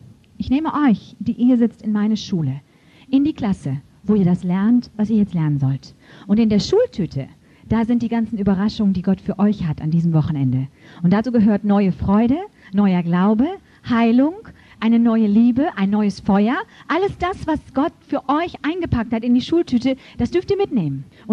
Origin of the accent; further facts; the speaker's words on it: Germany; ich komme ja auch aus Deutschland, habe auch nicht viele Wunder gesehen über lange Zeit in meinem Leben.